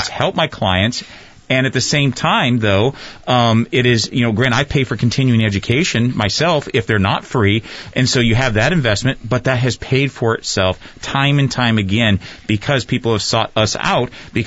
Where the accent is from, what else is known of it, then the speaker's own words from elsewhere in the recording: California, United States; moved away; I came from California originally years ago. That's where I grew up.